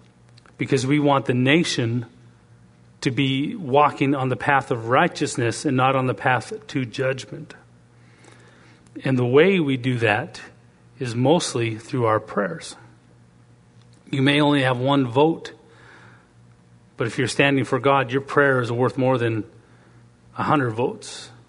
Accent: Canada; now in United States; I'm an American citizen, but I'm also a Canadian citizen. I'm proud of maple syrup and hockey and everything like that. Fries with gravy. I'm proud of anything Canadian.

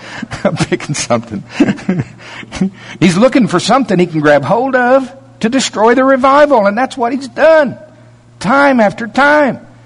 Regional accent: Shawnee, Oklahoma, United States; now in Tulsa, United States; where I grew up down around Pottawatomie County, Oklahoma, Shawnee, they have these county fairs, and they're not as elaborate as the big Tulsa State Fair that we have here, you know.

